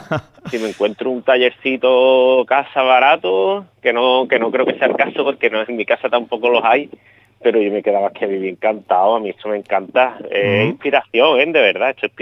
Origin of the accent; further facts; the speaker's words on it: El Puerto de Santa María, Andalusia, Spain; accent: El Puerto; Más o menos, o sea, mi acento es del puerto.